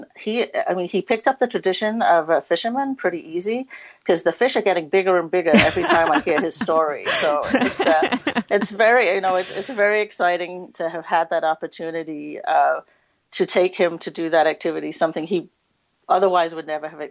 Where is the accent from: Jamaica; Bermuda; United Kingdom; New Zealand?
United Kingdom; England; moved away as an adult; now in Wisconsin, United States; I am originally from England, so if I sound funny sometimes, I just blame it on that accent. But I did not fish growing up in England. I moved to Wisconsin in my early 20s to do a master's degree at Stevens Point